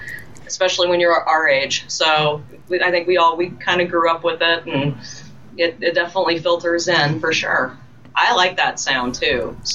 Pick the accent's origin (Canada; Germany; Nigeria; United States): Canada; Calgary, Alberta; And I said, oh, we're from Canada. Because you could say Calgary, and a lot of times people would be like, what state is that in?